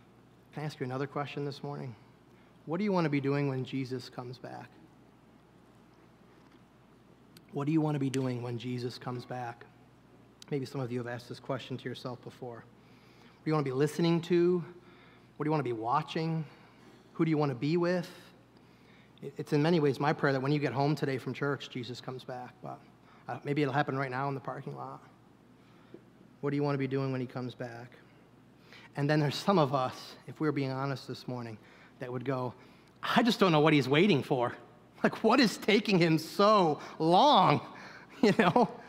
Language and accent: English; Eden, New York, United States; I grew up in Eden, New York, about 20 minutes south of here, so it was in farm country that I lived.